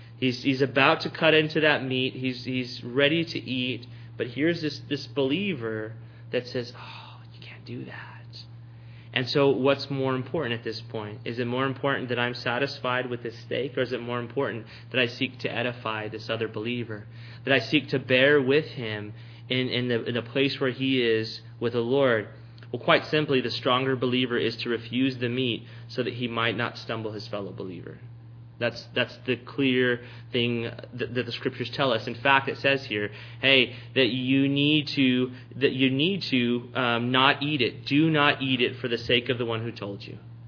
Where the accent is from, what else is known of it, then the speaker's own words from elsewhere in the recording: Texas, United States; because I am a Texan, I've eaten a lot of meat in my day.